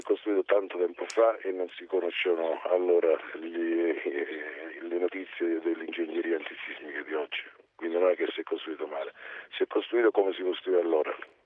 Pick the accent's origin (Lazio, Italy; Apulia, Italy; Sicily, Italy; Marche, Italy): Sicily, Italy; io sono siciliano